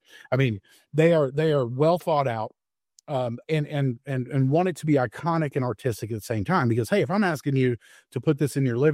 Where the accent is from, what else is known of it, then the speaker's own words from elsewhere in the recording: Texas, United States; now in Fayetteville, United States; born and raised in Texas or raised in Texas and moved to Arkansas in 2005 to manage a small little company here in the north part of the state called Walmart